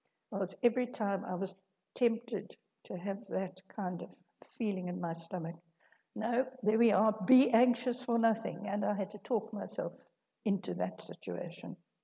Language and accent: English; South Africa; Most of you know that I come from South Africa